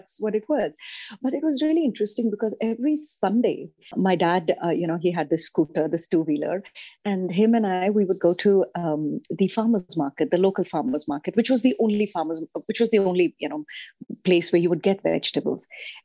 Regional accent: Ranchi, Jharkhand, India; also born or lived in Punjab; So I grew up in this really this small town in India called Ranchi, which is in eastern India, very close to Calcutta. And I was born in Punjab, but my parents were working over there. So I spent like till my 12th grade

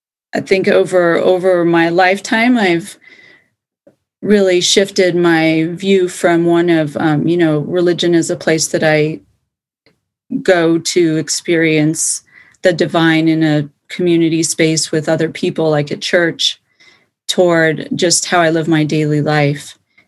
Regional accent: Denver, Colorado, United States; So I grew up in Denver and was raised in the Mennonite tradition, which is a pretty traditional denomination within the Christian tradition.

